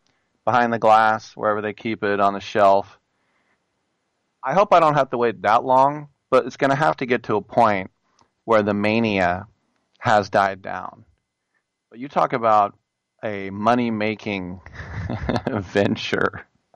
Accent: California, United States; I know, I'm from California

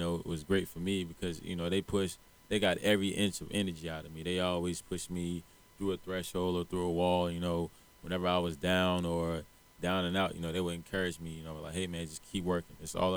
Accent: United States; I grew up in Carolina, so I'm going to Carolina, which means, you know, this state is mine.

